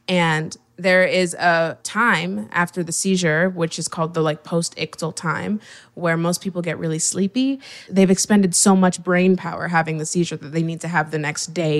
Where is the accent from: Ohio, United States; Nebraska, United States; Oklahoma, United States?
Nebraska, United States; So I'm from Nebraska, and I grew up in Nebraska.